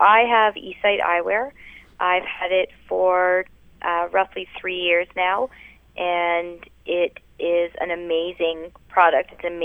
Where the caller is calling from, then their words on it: Hamilton, Ontario, Canada; I am from Hamilton, Ontario.